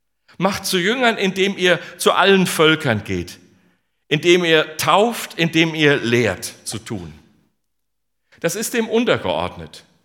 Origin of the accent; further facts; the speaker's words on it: North Rhine-Westphalia, Germany; Und ich komme aus dem Siegerland, wir haben einen Siegerländer Genitiv